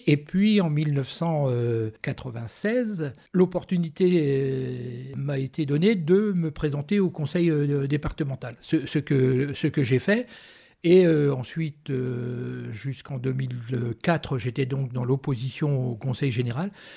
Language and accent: French; Montagny-Sainte-Félicité, Hauts-de-France, France; Exactement, je suis né à Montagny-Sainte-Félicité.